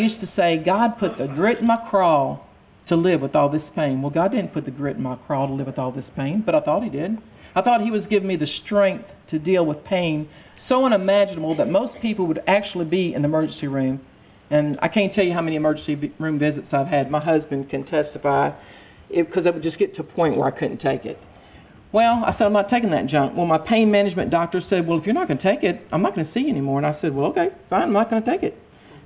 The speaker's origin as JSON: {"language": "English", "region": "Texas", "country": "United States", "said": "because I'm from East Texas, so I'd cook down my pears and stuff"}